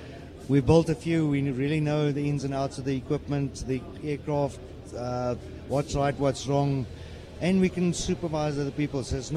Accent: Pretoria, Gauteng, South Africa; I'm from Pretoria, South Africa

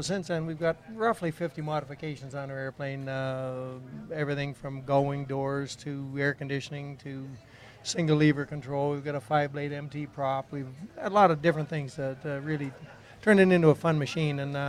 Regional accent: Canada; I'm a Canadian.

